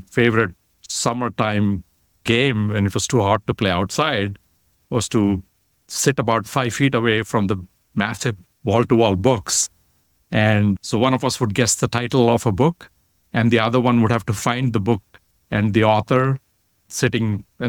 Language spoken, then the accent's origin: English; Hyderabad, Telangana, India; growing up in Hyderabad, for those of your audience who don't know it, it's a really cosmopolitan city in the sense that the population is fairly evenly divided between Hindu and Muslim. So we grew up speaking Urdu and Telugu and English, intermingling all of that.